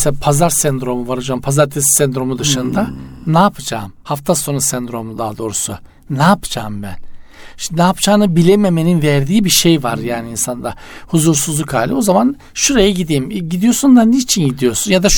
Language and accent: Turkish; Black Sea Region, Turkey; Bizim Karadeniz'de hocam ilginç bir uygulama vardır özellikle şeylerde. Trabzon, Rize, Artvin taraflarında